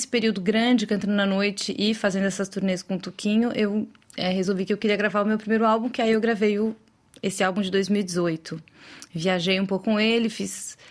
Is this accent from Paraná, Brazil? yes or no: no; São Paulo, Brazil; porque eu sou de São Paulo, né? Então, foi uma experiência diferente.